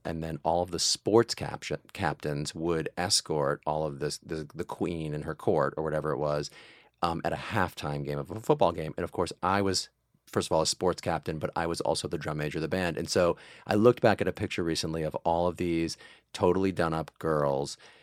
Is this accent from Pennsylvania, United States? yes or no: no; Mansfield, Massachusetts, United States; But I was also one of like four Jews growing up in my hometown. And that was hard, but I think also, again, in the rearview mirror, looking back at that experience, I think that like really toughened me up. That was like a tricky way to grow up in Mansfield, Massachusetts.